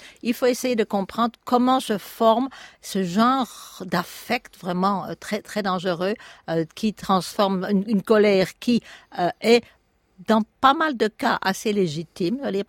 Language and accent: French; Belgium; now in United Kingdom; j'ai quitté la Belgique il y a 40 ans au moins, et j'ai vécu dans beaucoup d'endroits. Je vis depuis les années 70 en Grande-Bretagne